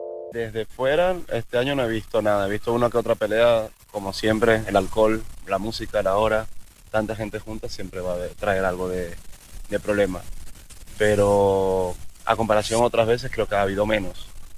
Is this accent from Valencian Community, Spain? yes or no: no; Barcelona, Catalonia, Spain; 15 años tengo viniendo. Soy de Barcelona, pero tenemos 15 años.